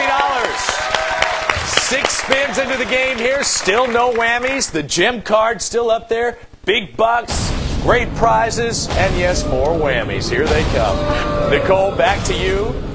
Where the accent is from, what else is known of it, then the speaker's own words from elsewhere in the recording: Wisconsin, United States; I'm from Wisconsin.